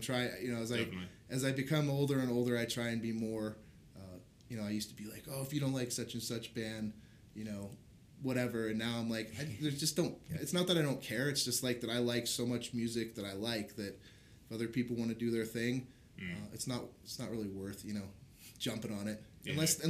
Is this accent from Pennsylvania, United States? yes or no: no; Santa Cruz, California, United States; Yeah, I grew up in Santa Cruz, moved up here for school, and have pretty much lived here since 92.